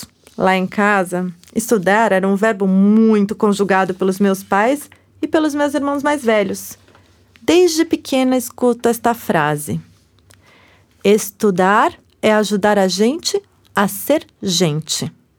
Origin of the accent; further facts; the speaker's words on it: Lambari, Minas Gerais, Brazil; born there; Eu nasci em Minas Gerais, na cidade de Lambari, na região do sul de Minas. Perto de Cambuquira, Caxambu, Campanha.